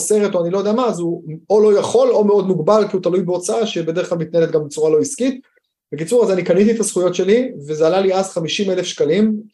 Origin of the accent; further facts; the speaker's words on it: Haifa, Haifa District, Israel; לנועתי בחיפה, גדלתי בחיפה, ילדות רגילה, צופים, צופי ים